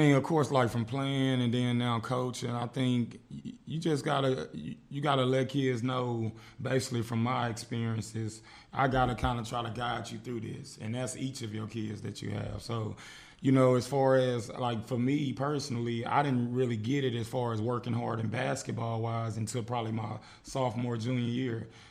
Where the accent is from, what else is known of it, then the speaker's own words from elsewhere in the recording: Duncanville, Texas, United States; also born or lived in Dallas; I was born in Dallas, of course, and then I've been living in Duncanville pretty much my whole life.